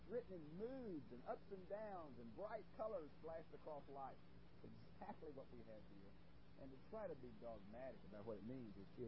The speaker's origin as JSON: {"language": "English", "town": "Houston", "region": "Texas", "country": "United States", "said": "here even in Texas, I come from Houston."}